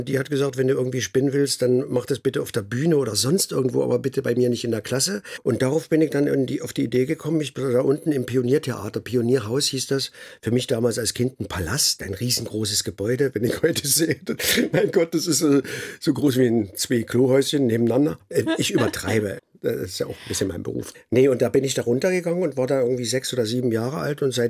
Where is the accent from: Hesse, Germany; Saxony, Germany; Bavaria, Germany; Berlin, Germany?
Saxony, Germany; Chemnitz; Ich komme aus Karl-Marx-Stadt. Bin praktisch staatenlos, die Stadt gibt es ja nicht mehr. Also Chemnitz.